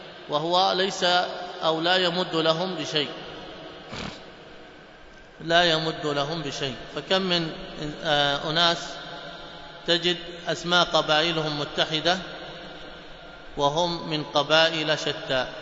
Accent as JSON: {"language": "Arabic", "region": "Hadhramaut", "country": "Yemen", "said": "وأحيانا مثلا عندنا في حضرموت يزيدون فقط الباء"}